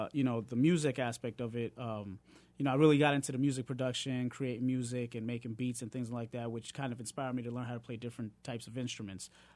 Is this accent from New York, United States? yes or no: yes; New York City, New York, United States; Beat Street came out, and that really kind of blew up hip-hop culture, if you will, into mainstream America.